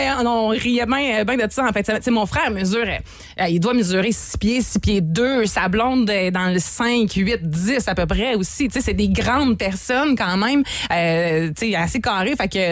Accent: Quebec, Canada; quand on est québécois, t'entends parler québécois en voyage, souvent, tu viens d'où?

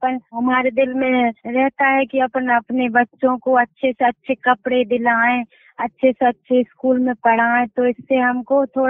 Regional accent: Gunga, Madhya Pradesh, India; मैं ग्राम गुनगा तहसील वैरसिया जिला भोपाल की रहने वाली हूँ

